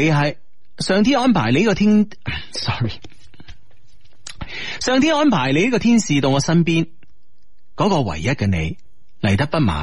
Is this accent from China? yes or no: no; Seattle, Washington, United States; 啊，啊嚟自西雅图啊，